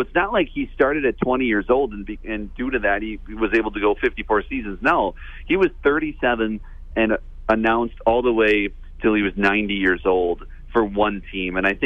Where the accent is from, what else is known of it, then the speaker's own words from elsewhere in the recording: La Crosse, Wisconsin, United States; We'd growing up in La Crosse, we'd go to Milwaukee where they lived